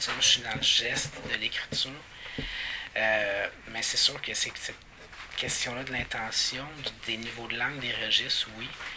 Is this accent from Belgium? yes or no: no; Quebec, Canada; Même moi, en tant que Québécois, si je me coupe, je vais pas dire « Ah merde, je saigne ».